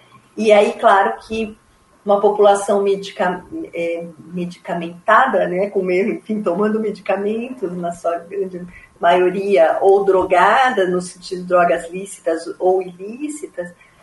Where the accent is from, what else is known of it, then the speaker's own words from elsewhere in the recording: São Paulo, Brazil; now in Curitiba, Brazil; eu vejo muito aqui em Curitiba, eu não sou daqui, né? Eu sou de São Paulo, mas estou aqui há 20 anos.